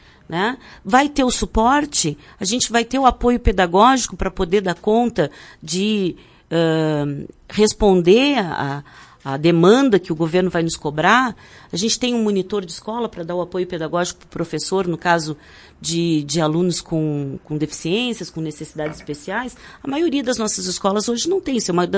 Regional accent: Rio Grande do Sul, Brazil; a nossa contribuição enquanto gaúcho que vai contribuir para isso.

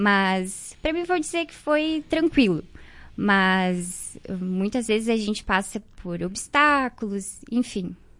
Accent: Marau, Rio Grande do Sul, Brazil; eu sou nascida e criada aqui em Marau, propriamente no interior, na roça mesmo. Eu nasci na comunidade do Rincão da Roça e me criei lá, estudei sempre no interior, depois vim para a cidade para estudar

